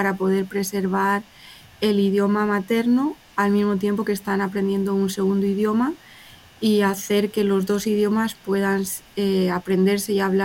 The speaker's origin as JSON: {"language": "Spanish", "country": "Spain", "moved": "yes", "lives_now": "Houston, United States", "said": "Nuestros tres hijos han nacido aquí en Houston, así que ellos dicen que son de Houston, Texas, y pues yo soy de España, son 3 países diferentes. Yo hablo español y también inglés, he estudiado francés, aunque no lo hablo fluido"}